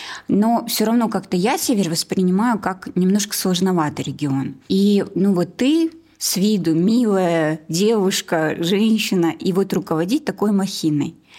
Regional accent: Ekibastuz, Pavlodar Region, Kazakhstan; я же тоже с севера. Я родилась в Павлодарской области, в городе Кипастус. И я, получается, очень долгое время своей жизни родилась, училась, все на севере.

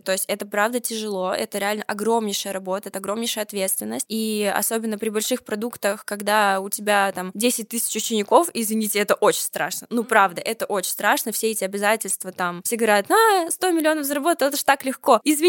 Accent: Moscow, Russia; я родилась в Москве, да-да-да, и поэтому никогда не жила в маленьком городе, я жила обычной жизнью в Москве, но не в маленьком городе

